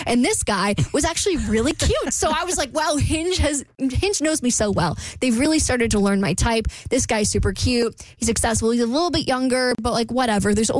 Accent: Jacksonville, Florida, United States; I know I don't live in Jax, but it's my hometown.

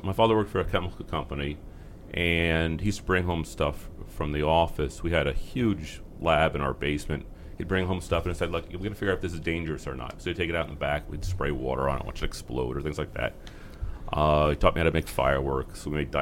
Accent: Kansas, United States; also born or lived in New Jersey; From New Jersey, but I grew up in Kansas.

